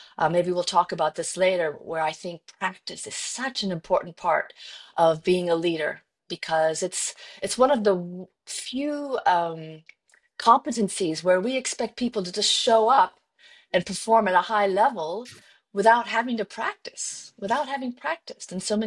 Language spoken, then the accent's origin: English; Iowa, United States; I grew up in Iowa.